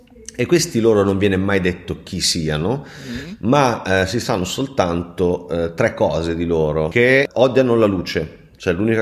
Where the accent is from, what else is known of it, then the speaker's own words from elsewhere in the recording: Longastrino, Emilia-Romagna, Italy; lui non era del mio paese, cioè non era di Longestrino, ma era il nipote della mia vicina